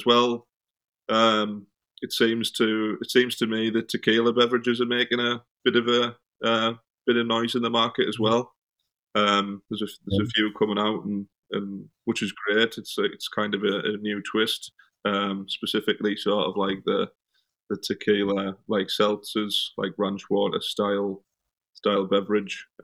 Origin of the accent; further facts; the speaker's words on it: United Kingdom; Obviously, being British and from Europe, we've got some excellent lagers.